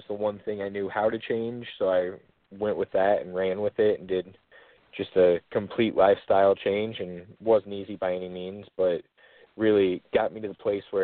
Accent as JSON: {"language": "English", "town": "Peoria", "region": "Illinois", "country": "United States", "said": "from Peoria, Illinois, 22 years old."}